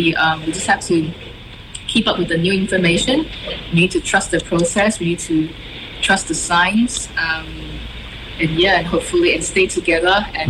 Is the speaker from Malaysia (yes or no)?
yes; Malaysia; And I grew up in Malaysia. We are a developing country, and we deal with epidemics, pandemics all the time